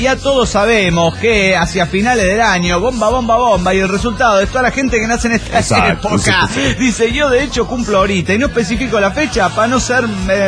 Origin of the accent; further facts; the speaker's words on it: Neuquén, Argentina; Aunque somos de Neuquén, no conocíamos la nieve.